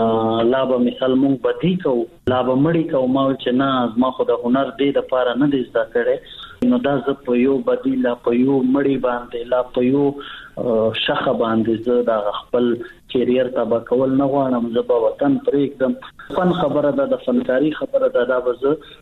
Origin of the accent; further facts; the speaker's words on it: Bannu, Khyber Pakhtunkhwa, Pakistan; moved away; بنو کې پیدا شوی ما په بنو کې لوی شوی ما پلار زمونږ د نیکانو جایدادونه ټول بنو کې دي